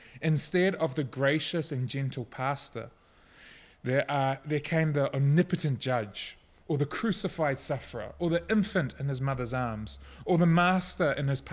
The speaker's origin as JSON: {"language": "English", "country": "New Zealand", "tie": "born or raised there", "said": "Now, I'm from New Zealand. I'm a dairy farmer born and raised."}